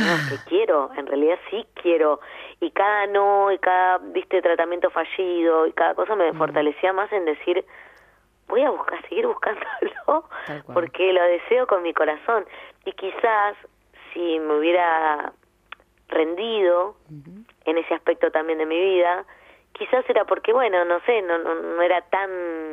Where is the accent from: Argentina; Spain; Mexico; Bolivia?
Argentina; also born or lived in Germany; es como que soy muy, muy de Argentina, es mi lugar en el mundo